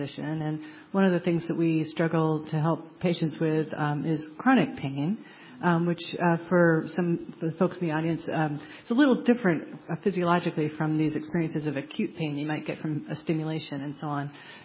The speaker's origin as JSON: {"language": "English", "region": "Michigan", "country": "United States", "said": "I'm a physician from Michigan here in the United States."}